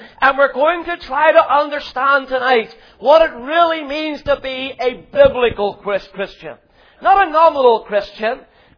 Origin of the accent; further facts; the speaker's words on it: Ireland; accent: Irish; you can tell from my accent that I'm not from England, I'm from Ireland